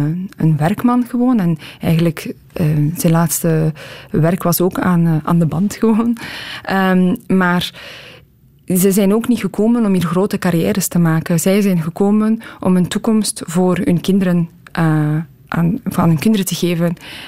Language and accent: Dutch; Poland; first language Polish; Dutch is a second language; now in Belgium; Maar dat is natuurlijk mijn verleden, mijn moedertaal. En Nederlands mijn tweede moedertaal.